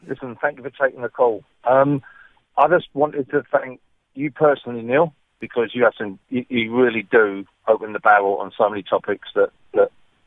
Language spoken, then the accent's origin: English; England, United Kingdom; moved away; You can tell by my voice, I'm an Englishman. So, unfortunately, my country of birth is about 8 or 9 years further down a bad road